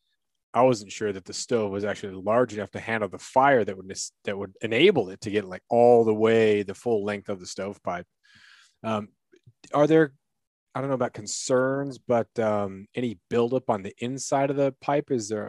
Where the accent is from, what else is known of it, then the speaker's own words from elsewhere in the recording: Alaska, United States; being that I'm from Alaska and I do podcasts with Alaskans and people in the lower 48